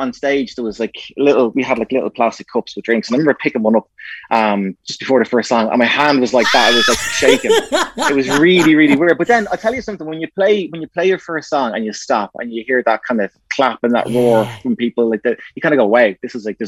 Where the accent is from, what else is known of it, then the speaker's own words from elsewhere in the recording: Bray, County Wicklow, Ireland; I'm from Bray, and it was a cool little shop.